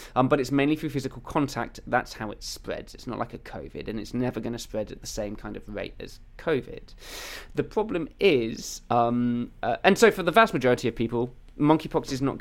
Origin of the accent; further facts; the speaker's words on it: Bristol, South West England, United Kingdom; accent: Bristolian; I might volunteer my time in, like, some West Country seats and really ham up my Bristolian accent.